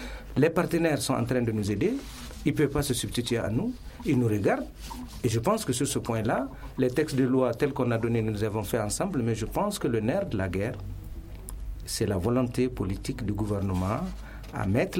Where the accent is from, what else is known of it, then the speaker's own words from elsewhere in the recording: Mali; Nous sommes tous des Maliens